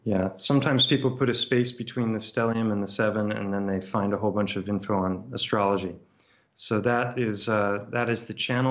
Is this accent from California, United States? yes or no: yes; California, United States; I grew up in California, and I went to the University of Santa Barbara